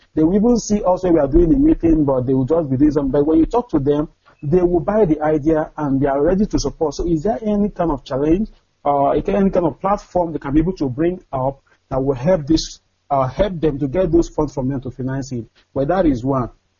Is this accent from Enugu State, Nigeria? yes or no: yes; Udi, Enugu State, Nigeria; now in Malaysia; I'm from Udi local government, Enugu State, Biafra Land.